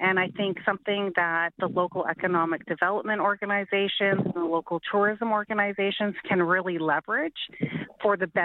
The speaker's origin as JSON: {"language": "English", "town": "Windsor", "region": "Ontario", "country": "Canada", "lives_now": "Toronto, Canada", "said": "I'm from the Windsor area and have been living and working in Toronto"}